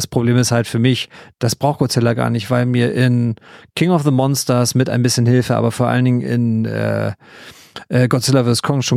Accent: Baden-Württemberg, Germany; Ich habe als Schwabe doch totale Ahnung davon.

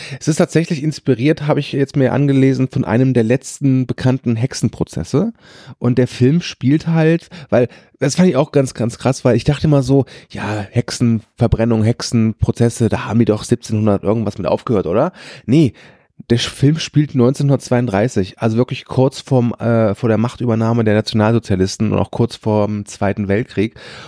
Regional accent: Rhineland, Germany; das kenne ich ja sogar, ich als Rheinländer

